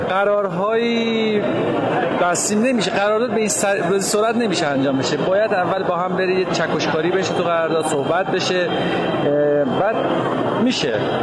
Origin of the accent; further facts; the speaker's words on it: Iran; ما فعالیت برقی، انرژی، نیروگاه خورشیدی از ایران اومدیم.